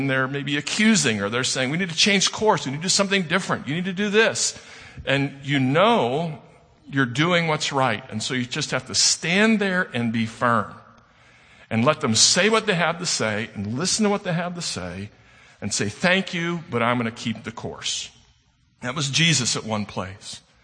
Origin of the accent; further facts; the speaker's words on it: St. Louis, Missouri, United States; We're from St. Louis, so we think of St. Louis heroes like Charles Lindbergh.